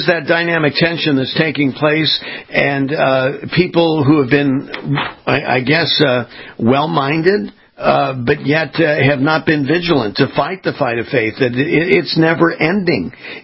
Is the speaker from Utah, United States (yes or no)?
no; California, United States; I'm being from Southern California, there's a gentleman there who has a program called the Election Forum.